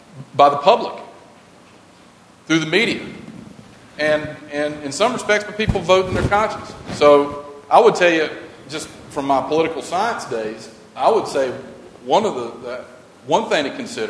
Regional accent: the South, United States; Newsflash, I'm from the South, all right? And anybody from the South will tell you

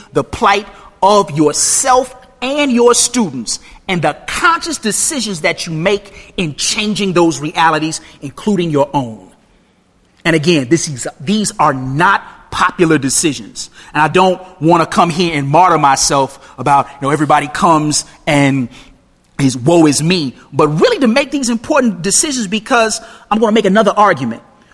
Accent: Chicago, Illinois, United States; I'm from Chicago, born and raised in Chicago, and then you fly in and you fly in right over Three Mile Island, right?

